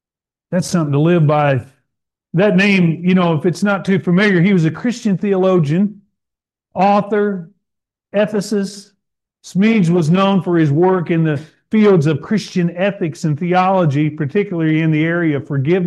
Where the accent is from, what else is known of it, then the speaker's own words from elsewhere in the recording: United States; born there; Again, I'm glad I was born here in America.